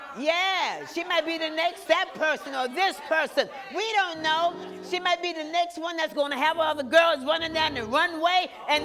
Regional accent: Richmond, Virginia, United States; I was raised in Richmond.

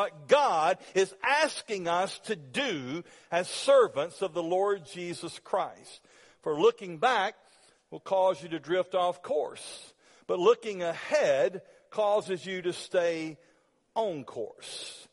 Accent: Alabama, United States; As I grew up in North Alabama, my grandfather was both a carpenter and a farmer. And when my dad left out of the military, we moved out into the country

